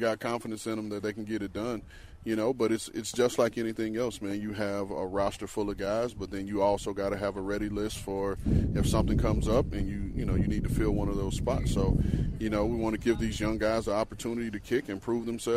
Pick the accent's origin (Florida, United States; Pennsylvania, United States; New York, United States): Florida, United States; We're both from Florida. You know, we went to rival colleges. I went to Florida.